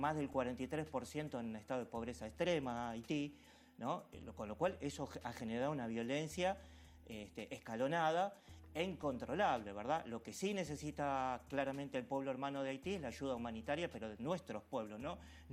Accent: Argentina; Nosotros como Argentina tenemos que tomar una posición firme

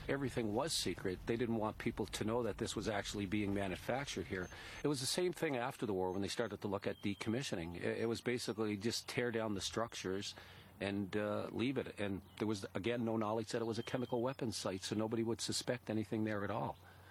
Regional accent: Sydney, Nova Scotia, Canada; I was born in Sydney, Nova Scotia, and I grew up here.

